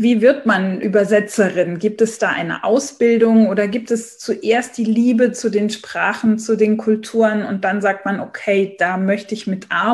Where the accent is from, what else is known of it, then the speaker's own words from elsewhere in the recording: Saarbrücken, Saarland, Germany; born there; Ich bin ja in Saarbrücken geboren und wir sind ja Grenzregion. Und ich bin, also Französisch war auch meine erste Fremdsprache.